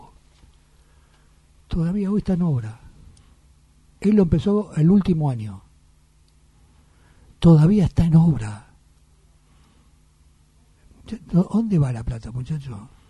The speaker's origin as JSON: {"language": "Spanish", "town": "General San Martín", "region": "Buenos Aires Province", "country": "Argentina", "tie": "born or raised there", "said": "Yo soy oriundo de San Martín."}